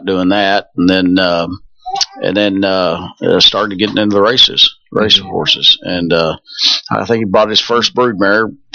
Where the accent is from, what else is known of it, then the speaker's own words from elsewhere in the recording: Lubbock, Texas, United States; Born and raised in West Texas, Lubbock.